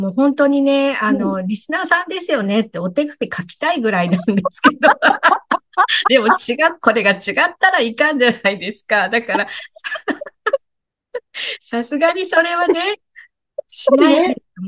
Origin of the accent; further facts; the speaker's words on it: Kyushu, Japan; 私、九州ですからね。本当に、地元でちょろちょろっと販売をする程度。